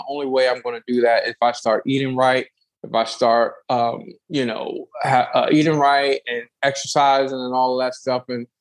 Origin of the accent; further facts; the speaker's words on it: East Coast, United States; I'm from the East Coast and I love sandwiches